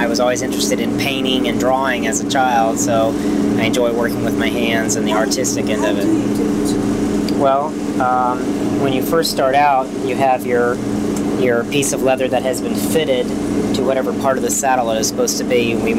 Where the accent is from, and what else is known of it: Danville, Virginia, United States; born there